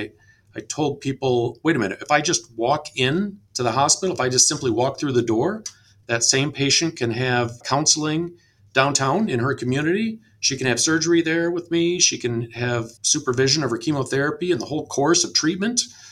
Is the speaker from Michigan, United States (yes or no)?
yes; Michigan, United States; now in Memphis, United States; One sentence in, you can tell I'm not from Memphis. I am from a small little town in Michigan that is about 100 miles north of Detroit. And it has a single flashing light